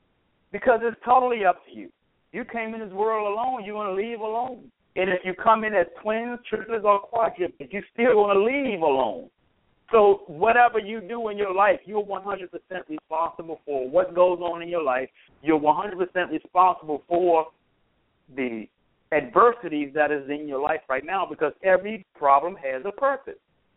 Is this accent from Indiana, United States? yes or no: no; Washington, District of Columbia, United States; of course. I've been born and raised in Washington, D.C.